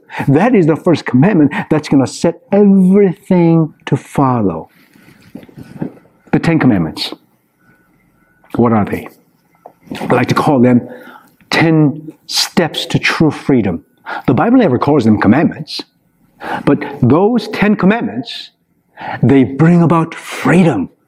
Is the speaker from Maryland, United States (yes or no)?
no; Ann Arbor, Michigan, United States; We left Ann Arbor, Michigan, my hometown, Go Blue, and then about 30 minutes outside skirts of Chicago, we pulled in for gas.